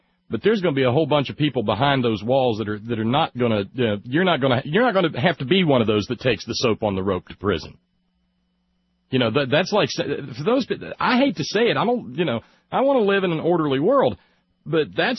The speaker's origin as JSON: {"language": "English", "region": "Alabama", "country": "United States", "tie": "born or raised there", "moved": "yes", "said": "if I was still living where I grew up in Alabama, he'd be my congressman"}